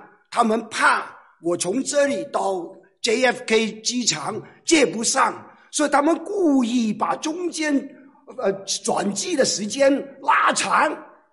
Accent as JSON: {"language": "Chinese", "town": "Yuen Long", "region": "New Territories", "country": "Hong Kong", "tie": "born or raised there", "moved": "yes", "said": "从前如果五十年前要从东涌到元朗，就是我的老家，要起码五个小时。"}